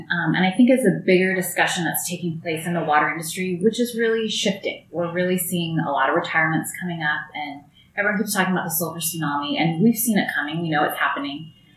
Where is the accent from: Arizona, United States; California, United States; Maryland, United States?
California, United States; You can see, you know, I'm from California, you're from North Carolina.